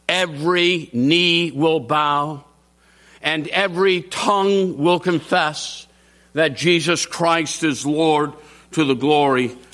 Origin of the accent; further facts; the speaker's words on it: United States; For me, as an American, who, though I recognize that in our own country there is a lot of deceit and greed